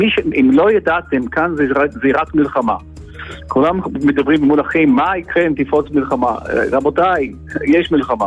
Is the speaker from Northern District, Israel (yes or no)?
yes; Kfar Blum, Northern District, Israel; אני בן כפר בלום